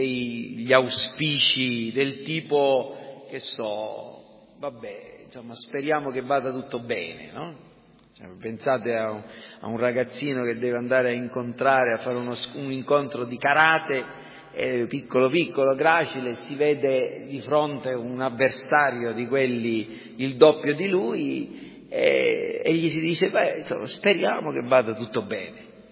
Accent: Sicily, Italy; Per esempio, noi siamo siciliani. E non siamo orgogliosi di esserlo, per finta, lo siamo.

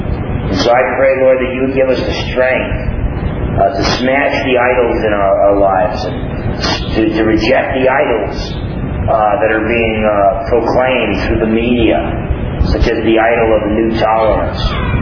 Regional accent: New Jersey, United States; when I was growing up in New Jersey and I thought I was a tough guy and all

